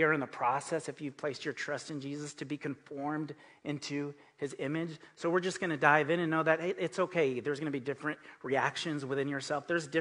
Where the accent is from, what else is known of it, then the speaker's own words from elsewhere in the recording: Los Angeles, California, United States; I was raised in Los Angeles, and with that, I am a Mexican-American, and I noticed that there was tensions there when it comes to racial issues, racism, prejudice in LA.